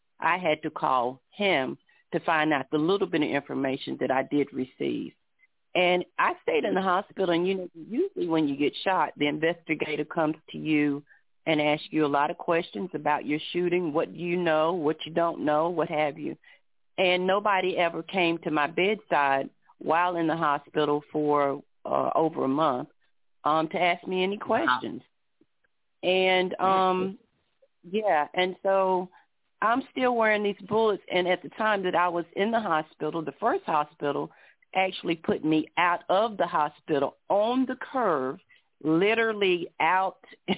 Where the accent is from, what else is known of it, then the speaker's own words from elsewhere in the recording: Winston-Salem, North Carolina, United States; I'm from Winston-Salem, North Carolina, but I was just going to listen in for now.